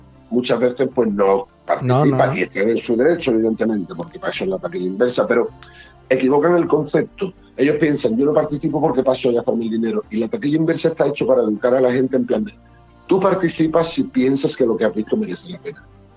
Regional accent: Cádiz, Andalusia, Spain; yo soy de Cádiz, nací en Cádiz, yo orgulloso

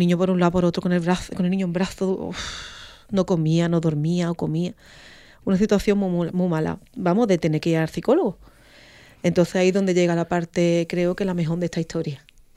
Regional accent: Chipiona, Andalusia, Spain; Pues claro, en Chipiona, de donde yo vengo, el cante es una cosa que tú tienes, pero que se estudie, eso ya es otra cosa.

